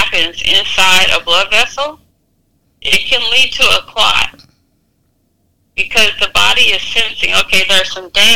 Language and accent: English; Jennings, United States; So when I grew up, you know, I grew up in near Jennings, and we were always outside. That was a different time. That was in the 70s and 80s.